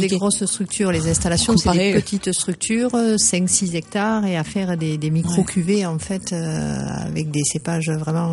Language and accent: French; Gaillac, Occitanie, France; born there; je suis née à Gaillac, alors je reste gaillacoise.